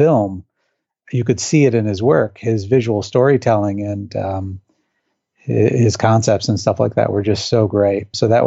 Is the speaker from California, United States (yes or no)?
no; Buffalo, New York, United States; I'm from Buffalo. I went to the University of Buffalo. I did 4 years undergrad there.